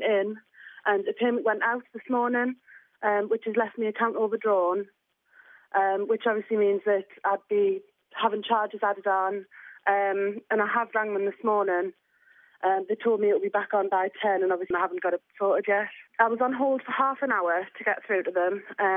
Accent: Washington, North East England, United Kingdom; I'm from Washington.

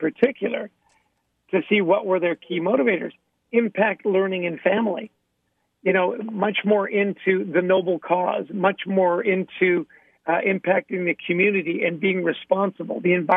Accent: Canada; I grew up in Canada.

